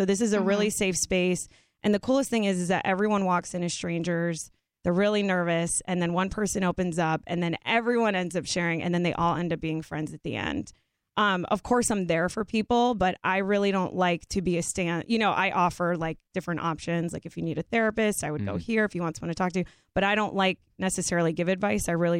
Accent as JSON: {"language": "English", "region": "Florida", "country": "United States", "said": "because I was just from South Florida, where, you grow up in your group of friends, your environment."}